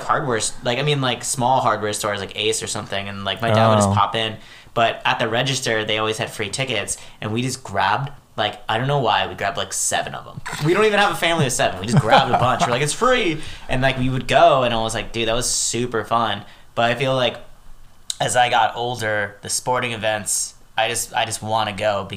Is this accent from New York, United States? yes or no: no; San Jose, California, United States; See, we did, because we grew up in San Jose, so we had the San Jose Giants